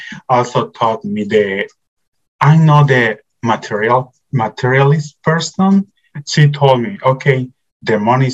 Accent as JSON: {"language": "English", "country": "Nicaragua", "tie": "born or raised there", "also_born_or_lived": "Italy / Spain", "said": "I was born in Italy, but I moved to Spain to live with my grandma. My grandma is from Spain. And then in certain time, she decided to move to Nicaragua because his father was living in Nicaragua. And since that time, I was living there."}